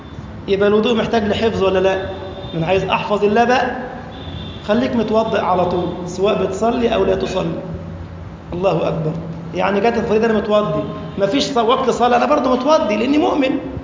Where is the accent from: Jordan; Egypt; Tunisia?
Egypt; أو كما قال النبي ثلاثة عندنا في مصر وواحد في مكة